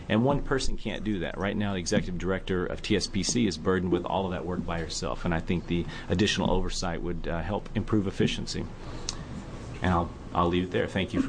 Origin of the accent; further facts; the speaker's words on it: the South, United States; I'm from the South.